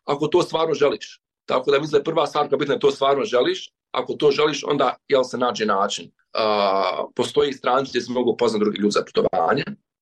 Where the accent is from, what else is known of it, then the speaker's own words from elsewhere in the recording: Bosnia & Herzegovina; ja sam iz Bosne i Hercegovine